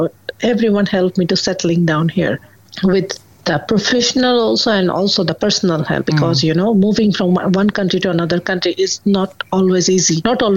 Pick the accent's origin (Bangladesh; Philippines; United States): Bangladesh; I was a national UNV as well for UNDP in my home country, Bangladesh.